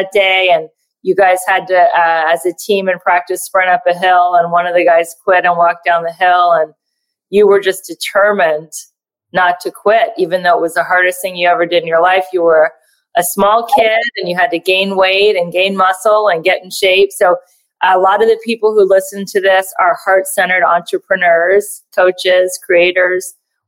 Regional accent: Ohio, United States; also born or lived in Los Angeles; We're both from Ohio. As I told you, I recently moved back from LA, not quite 90210, but the west side of LA back to Ohio.

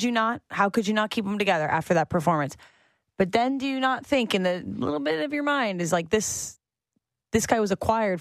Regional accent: Newmarket, Ontario, Canada; born there; Like, I was born in a hospital in Newmarket, but I don't classify Newmarket as my hometown.

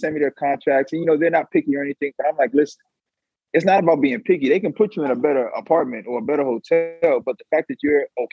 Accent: United States; I'm bougie. I'm from Montgomery County.

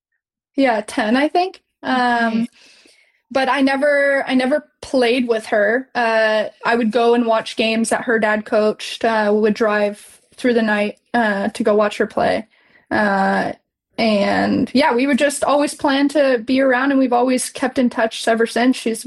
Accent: California, United States; So I was born in California. I went to school there, raised in California.

